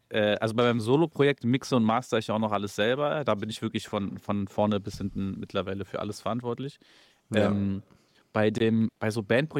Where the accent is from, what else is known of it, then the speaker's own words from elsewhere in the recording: Berlin, Germany; Also ich komme ja aus Südberlin, ich bin ja gebürtiger Lankwitzer.